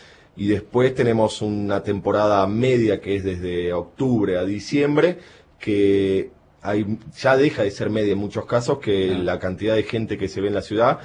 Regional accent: Argentina; nosotros no somos, el argentino no es un público de cortar a mitades de año para tomarse una semana

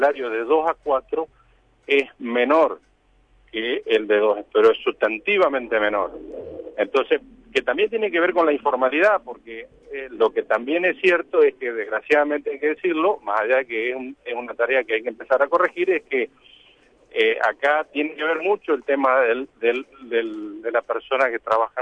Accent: Villaguay, Entre Ríos, Argentina; esa persona va a un alquiler hoy en una ciudad, yo soy de Villaguay.

